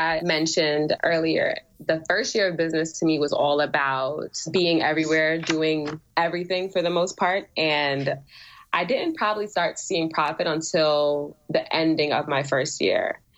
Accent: Brooklyn, New York, United States; I forgot to tell her I was from Brooklyn at the time.

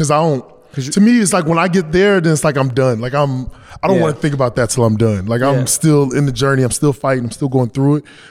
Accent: North Carolina, United States; And you know me, I mean, I'm from North Carolina.

